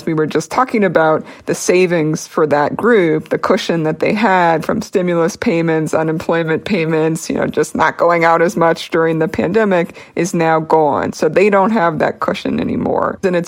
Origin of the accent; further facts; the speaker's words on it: Harrisburg, Pennsylvania, United States; whether you own a very modest bungalow in my hometown in the Harrisburg, Pennsylvania area.